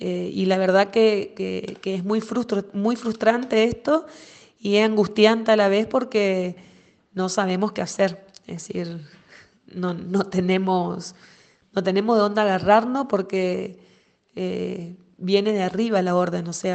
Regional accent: Corrientes, Argentina; yo soy de Corrientes Capital

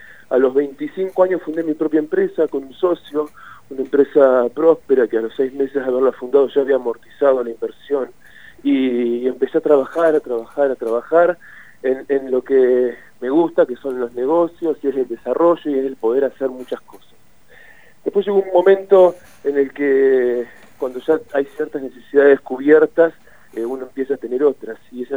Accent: Tandil, Buenos Aires Province, Argentina; born there; now in Plottier, Argentina; Soy nacido en Tandil, hace casi 20 años que vivo en Plotier

